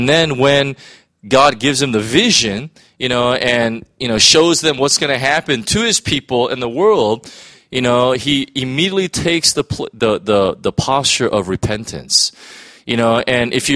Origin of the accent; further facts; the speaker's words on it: United States; You know, I'm American, and so we just had midterm elections, right?